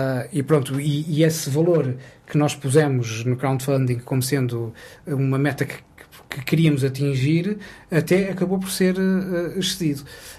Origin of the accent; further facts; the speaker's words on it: Lisbon, Portugal; nasci em Lisboa e vivo em Lisboa. Portanto, eu sou alfacinho e vivo num país que tem qualidades extraordinárias